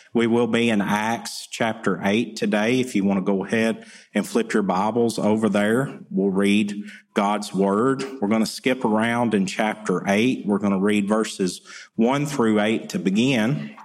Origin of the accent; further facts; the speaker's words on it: Tennessee, United States; I grew up in Northwest Tennessee, and my father is a Cumberland Presbyterian minister, pastor.